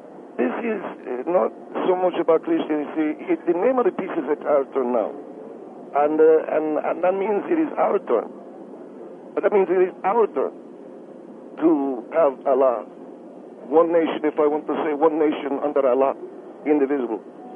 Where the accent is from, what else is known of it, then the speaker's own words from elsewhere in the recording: Egypt; now in United States; Well, I'm from Egypt. I love this country, but I'm not really Arab American. I'm Arab, an Egyptian